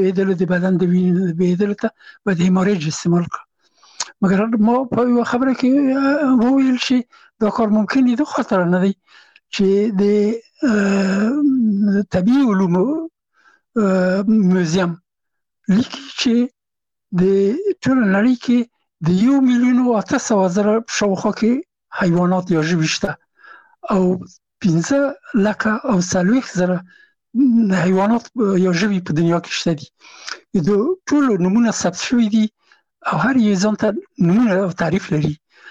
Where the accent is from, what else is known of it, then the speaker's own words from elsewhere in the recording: Afghanistan; زه هم افغان یم،